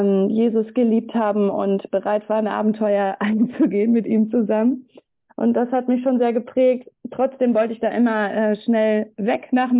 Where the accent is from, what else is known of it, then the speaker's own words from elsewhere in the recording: Wiedenest, North Rhine-Westphalia, Germany; Also ich bin christlich aufgewachsen, ich bin in der Brüdergemeinde aufgewachsen ursprünglich, in Wiedenest.